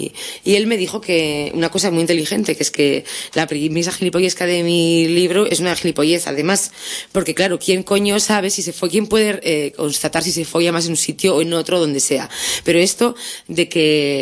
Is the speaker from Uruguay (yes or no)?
no; Basque Country, Spain; yo cuando regreso a mi tierra, llamada por el puto verde flúor, que nos llama mucho porque las vascas somos muy de regresar, y por ese acento que te recuerda a la macho y por estar cerca de mi madre